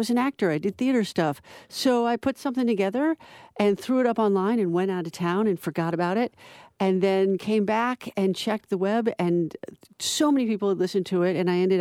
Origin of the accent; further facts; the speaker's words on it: Las Vegas, Nevada, United States; Growing up in Las Vegas, I refuse to be an L.A. Rams fan, so I chose the Packers because of their storied history.